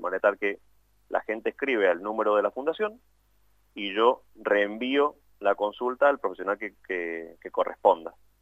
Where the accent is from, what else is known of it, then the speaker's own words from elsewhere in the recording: Mendoza, Argentina; La mayoría de las personas somos de Gran Mendoza